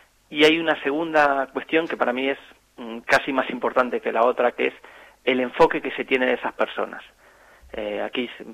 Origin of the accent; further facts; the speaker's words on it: Argentina; now in Spain; Yo soy argentino, como ustedes. Vine a España hace más de 15 años. Y bueno, mis 3 hijos nacieron aquí.